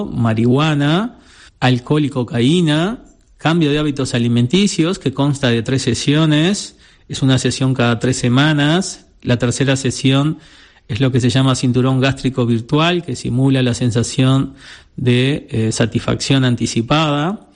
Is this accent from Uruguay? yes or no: yes; Uruguay; tengo 57 años, soy de Uruguay.